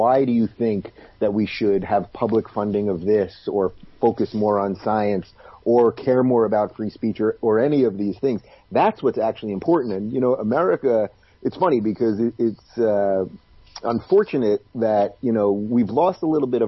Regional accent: Long Island, New York, United States; also born or lived in Brooklyn; now in Los Angeles, United States; I was actually born in Brooklyn, and I grew up in Long Island. I went to college in upstate New York. I lived in Manhattan most of my life. So I'm a true New Yorker.

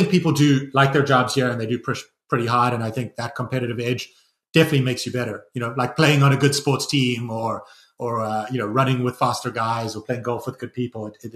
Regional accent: South Africa; accent: South African; now in United States; The problem at the moment is I'm getting teased by Americans for my South African accent, and then my brother and my nephews back home are relentlessly teasing me

